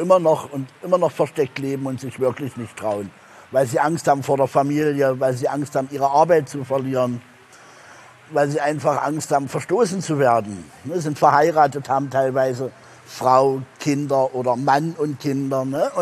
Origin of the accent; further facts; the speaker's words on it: Hohenstein-Ernstthal, Saxony, Germany; ich komme aus Hohenstein-Ernstthal